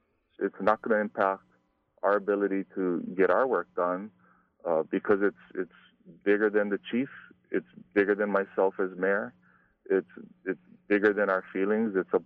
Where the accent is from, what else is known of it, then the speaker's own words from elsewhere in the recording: Hawaii, United States; You know, growing up in Hawaii, we used to have … come to our schools.